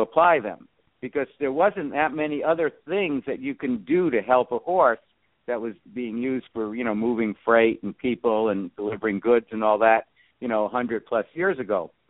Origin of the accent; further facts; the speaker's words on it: Bronx, New York, United States; Me, myself? I'm originally, actually, believe it or not, I'm from the Bronx, New York.